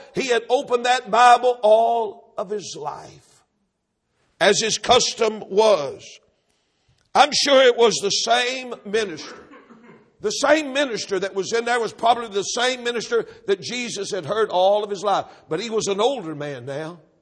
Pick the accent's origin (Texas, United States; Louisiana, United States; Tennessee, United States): Texas, United States; My wife and I go back to a little old, that orphan's home we were raised in North Texas.